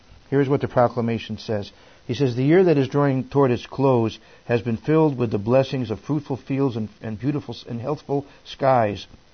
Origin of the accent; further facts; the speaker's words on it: Bridgeport, Connecticut, United States; I come from Bridgeport, Connecticut. We had a Nathan Hale school where I come from.